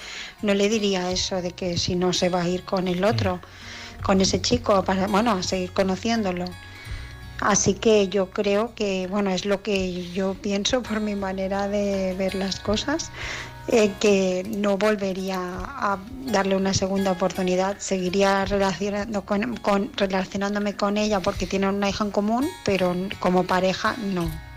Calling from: Barcelona, Catalonia, Spain; de Barcelona

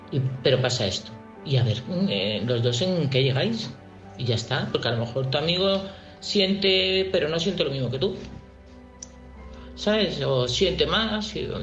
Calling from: Madrid, Community of Madrid, Spain; corresponsal de Madrid.

